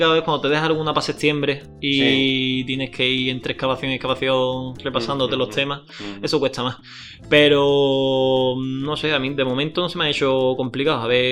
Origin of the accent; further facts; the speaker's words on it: Algeciras, Andalusia, Spain; Y seguramente lo lleve para mi tierra. Algo relacionado con Algeciras, el campo de Gibraltar, lo que se pueda.